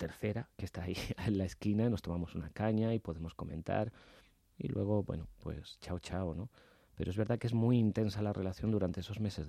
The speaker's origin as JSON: {"language": "Spanish", "town": "Madrid", "region": "Community of Madrid", "country": "Spain", "said": "soy de Madrid."}